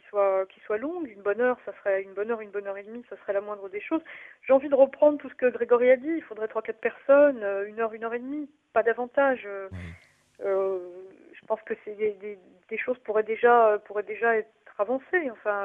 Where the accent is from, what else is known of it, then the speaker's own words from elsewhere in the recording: Paris, Île-de-France, France; Écoutez, j'ai pas pu l'écouter parce que comme je suis parisienne